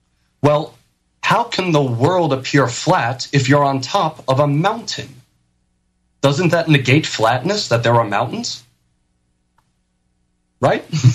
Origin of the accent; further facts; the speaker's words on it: New York, United States; I know I talk kind of fast. I'm a guinea from New York.